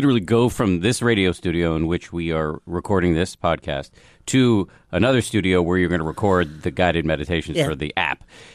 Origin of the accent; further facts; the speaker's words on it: United States; But I do, as an American, have feelings about the sort of nature of the venomous nature of the dialogue